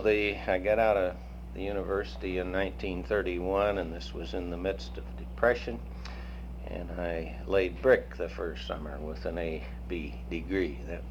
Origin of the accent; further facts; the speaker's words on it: Huntington, Indiana, United States; also born or lived in Oklahoma; I was born in Texoma, Oklahoma, but I only was there a few months. My parents came back to Huntington, Indiana. I grew up in Huntington, graduated from Huntington High School.